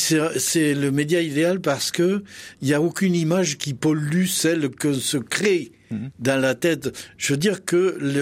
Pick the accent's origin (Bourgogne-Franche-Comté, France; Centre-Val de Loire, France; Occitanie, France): Occitanie, France; Carcassonne; c'était une période magnifique pour moi parce que je venais de Carcassonne, je découvrais...